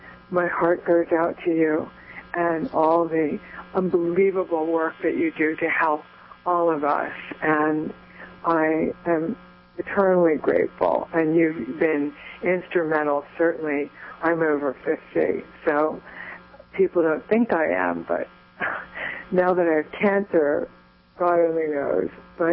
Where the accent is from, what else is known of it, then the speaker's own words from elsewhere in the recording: California, United States; I'm originally from California, and, where all the surfers had organic food and there was nothing here.